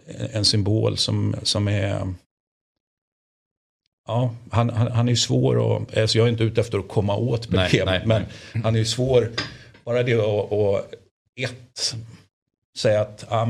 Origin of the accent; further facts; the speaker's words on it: Sweden; jag är ju uppvuxen i Sverige.